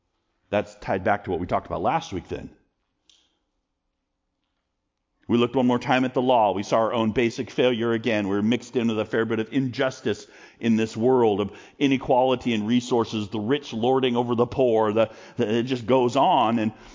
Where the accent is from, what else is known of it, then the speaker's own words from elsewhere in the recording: United States; As I'm an American and I have plenty of freedom to go do what I want